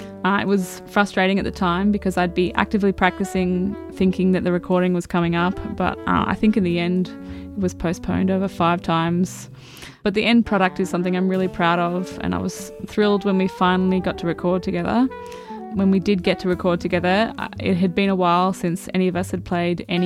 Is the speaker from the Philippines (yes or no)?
no; Australia; also born or lived in United States; a saxophonist and composer based in Naarm, Melbourne. I grew up in Australia, first encountering jazz in Toowoomba